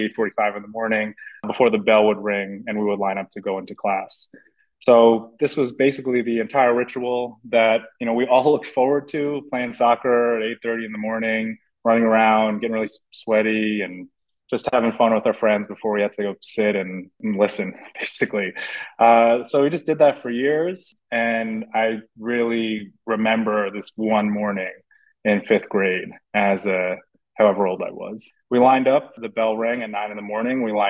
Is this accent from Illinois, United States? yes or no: no; New York, United States; I'll say I grew up on Long Island. I'm in my mid-30s, so I'll take you maybe back to suburban Long Island